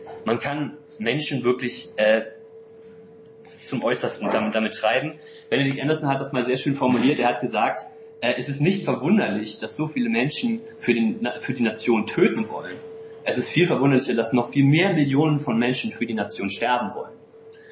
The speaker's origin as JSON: {"language": "German", "country": "Germany", "tie": "born there", "said": "Ich bin zwar in Deutschland geboren, ich habe einen deutschen Pass"}